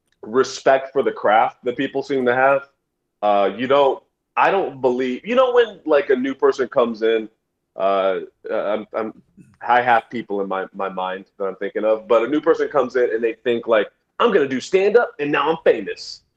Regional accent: Riverside, California, United States; And I've even elaborated, like, where I would be like, well, I'm from Riverside. They're like, where is that? It's like, it's south, and it's like, all right, so you're from LA. I'm like, I guess I'm from LA.

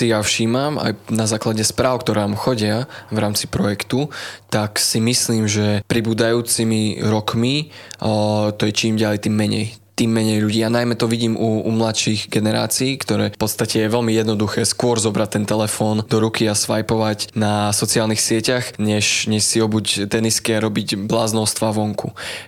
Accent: Košice, Košice Region, Slovakia; ja tým, že som z východu, tak musím povedať, že to sú všetky také miestečka pri Košiciach, teda pri mojom rodnom meste.

